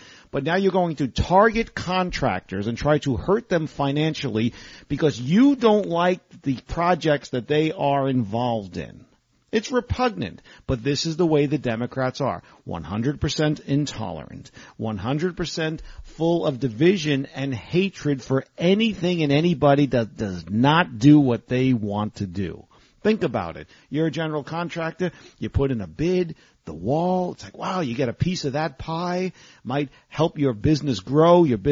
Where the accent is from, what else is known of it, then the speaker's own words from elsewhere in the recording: New York, United States; You know, I'm from New York originally. I love it. It's my home, but it's New York.